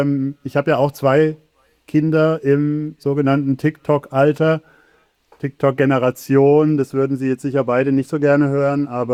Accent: Baden-Württemberg, Germany; Aber ich bin auf dem Dorf in Baden-Württemberg aufgewachsen.

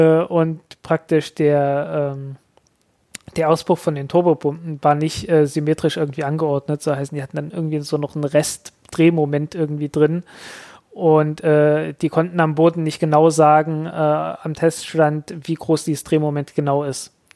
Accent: Germany; Die 90er Jahren waren für Leute, die in der DDR geboren wurden, also so, ich bin 83er Baujahr, also ich bin halt wirklich so aus dem Kindergarten gekommen, ich habe der erste Monat Schule war bei mir noch DDR.

